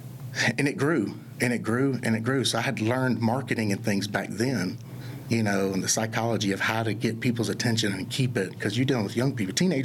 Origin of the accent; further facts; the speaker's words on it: Augusta, Georgia, United States; Augusta, Georgia.